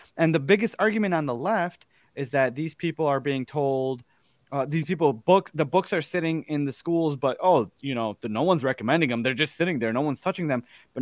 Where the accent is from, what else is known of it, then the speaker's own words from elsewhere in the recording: Michigan, United States; Let's talk about Michigan, right? We're two dudes from Michigan.